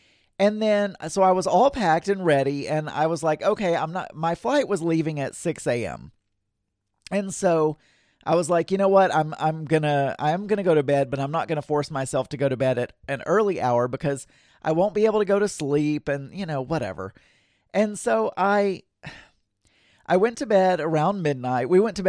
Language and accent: English; United States; You know, I'm an American. We don't walk anywhere.